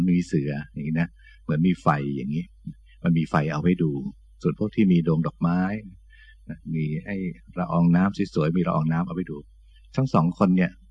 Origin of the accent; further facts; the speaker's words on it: Bangkok, Thailand; born there; เหมือนหลวงพ่อก็เกิดที่กรุงเทพตั้งแต่เด็กๆ